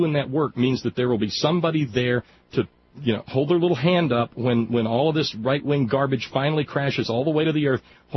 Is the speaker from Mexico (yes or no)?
no; Alabama, United States; he felt real bad after I said, yeah, and I'm from Alabama.